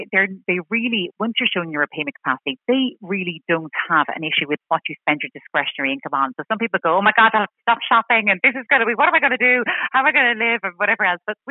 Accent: Ireland; We're Irish, we love owning our own homes

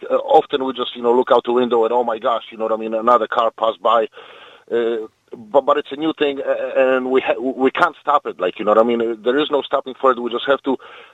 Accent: Poland; born or raised there; English is a second language

